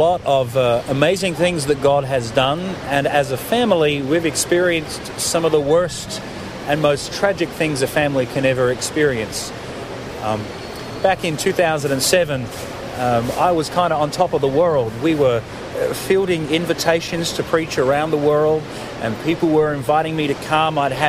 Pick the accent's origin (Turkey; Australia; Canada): Australia; moved away as an adult; now in Nashville, United States; I'm actually Australian and grew up in Australia and went to school in Australia and studied in Australia and worked in Australia.